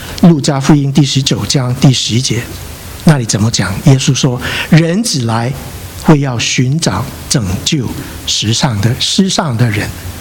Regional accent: Zhongshan, Guangdong, China; 我跟他是同乡，我也是中山人，翠亨川的人，而我们跟他有世代，世世代代都相识的。

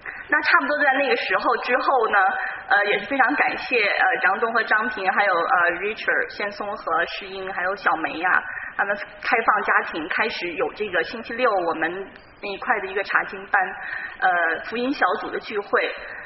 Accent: Beijing, China; now in Bay Area, United States; 那我也是从大陆来的，从北京来的。那在湾区就是前后加起来也住了有11年的时间。

